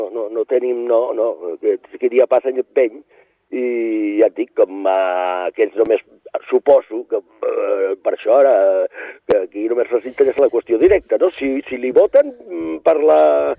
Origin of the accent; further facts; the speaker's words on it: Sant Pere de Ribes, Catalonia, Spain; Nosaltres som de Ribes, però és que el càmping és de Sitges.